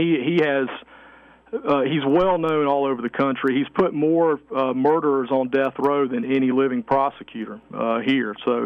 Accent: Greenwood, South Carolina, United States; this is my hometown. And I started seeing numbers like the FBI numbers that came out when we moved back to town indicated we had a higher crime rate in Greenwood than any other municipality in the upstate.

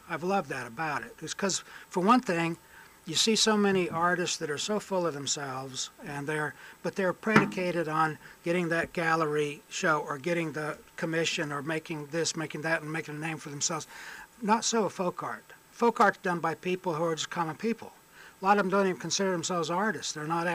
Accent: York, South Carolina, United States; Yeah, I was raised in York, South Carolina, which is over in the Rock Hill area.

